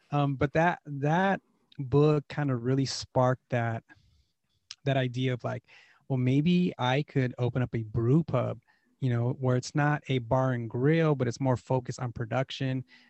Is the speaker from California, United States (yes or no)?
yes; Los Angeles, California, United States; I was born and raised in Boyle Heights.